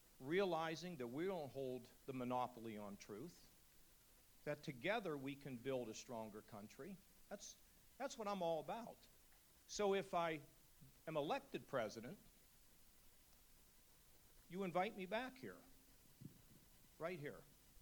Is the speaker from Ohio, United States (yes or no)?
no; McKees Rocks, Pennsylvania, United States; The answer is back in my hometown of McKees Rocks.